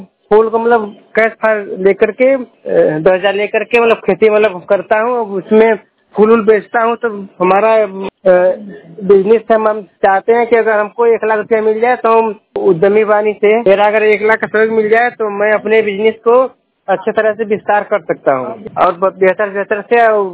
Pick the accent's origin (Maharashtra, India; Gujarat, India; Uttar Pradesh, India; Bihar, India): Uttar Pradesh, India; Narottampur; मैं ग्राम नरोत्तमपुर का रहने वाला हूँ। मेरा पोस्ट निगमपुर जिला मिर्जापुर का निवासी हूँ। सर मैं फूल के खेती करता हूँ